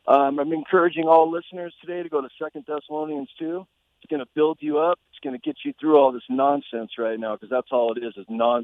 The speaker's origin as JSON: {"language": "English", "town": "Lake Tahoe", "country": "United States", "tie": "born or raised there", "lives_now": "Carson City, United States", "said": "I'm down here in Carson. I got ash falling all over me. It's a disgrace, man. I was born and raised in Lake Tahoe."}